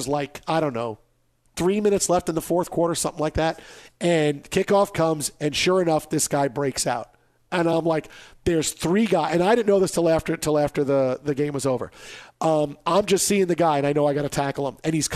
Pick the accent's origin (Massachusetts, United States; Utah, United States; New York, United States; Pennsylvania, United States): New York, United States; Staten Island; I mean, these were Curtis and McKee, where I grew up in Staten Island.